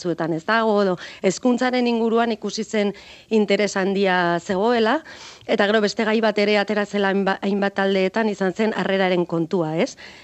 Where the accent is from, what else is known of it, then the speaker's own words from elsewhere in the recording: Navarre, Spain; haibiz ni Nafarra naiz